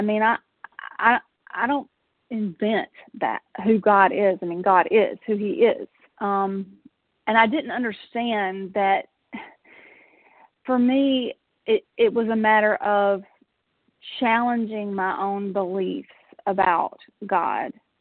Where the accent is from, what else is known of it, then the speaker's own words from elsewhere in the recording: Georgia, United States; I mean, I grew up in South Georgia, was raised in a Southern Baptist church.